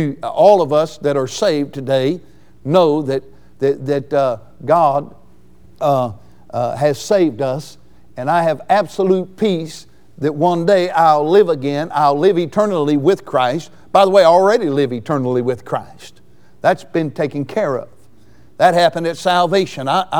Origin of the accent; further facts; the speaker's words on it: United States; born there; But I wonder, because I'm born an American, I'll fight for the cause of this nation.